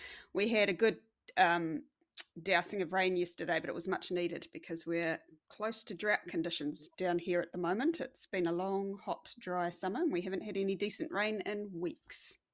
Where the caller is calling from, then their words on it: Oamaru, Otago, New Zealand; From my normal home base in Oamaru in North Otago.